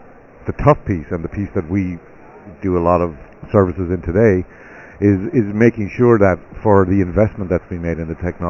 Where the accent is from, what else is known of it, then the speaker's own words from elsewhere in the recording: Ireland; now in Boston, United States; So I'm an Irishman. Moved to the U.S. in 1986.